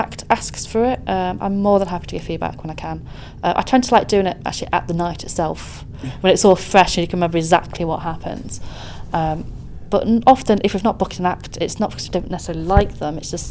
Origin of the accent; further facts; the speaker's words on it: Nottingham, East Midlands, United Kingdom; I'm very biased of Nottingham. It's my hometown.